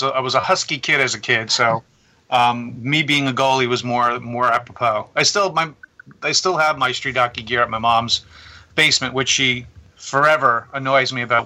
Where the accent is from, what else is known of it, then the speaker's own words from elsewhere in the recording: New York City, New York, United States; Okay, so I was born in Manhattan, New York. My family lived in New York City since 1965 to 1979.